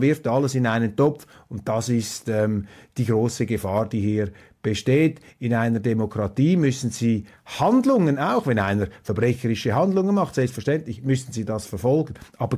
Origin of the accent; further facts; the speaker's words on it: Switzerland; Darum sind wir Schweizer ja auch so entsetzt über den Umgang, also ich bin es vor allem, über den Umgang mit der Opposition in Deutschland.